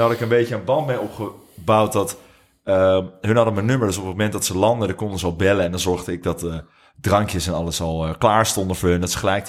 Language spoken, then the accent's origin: Dutch; Leiden, South Holland, Netherlands; En dat was eigenlijk mijn echte eerste baantje buiten Leiden, waar ik vandaan kom.